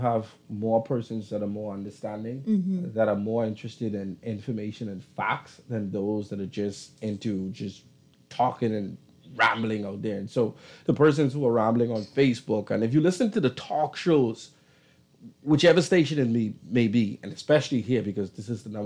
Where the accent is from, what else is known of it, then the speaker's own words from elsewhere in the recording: Bahamas; but I was born in the Bahamas. And so I respect and I love the 242. I bleed 242. I am Bahamian to the core, but I do not forget my roots.